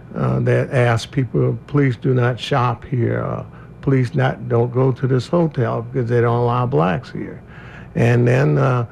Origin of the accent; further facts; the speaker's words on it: Savannah, Georgia, United States; I'm an American. I'm a citizen.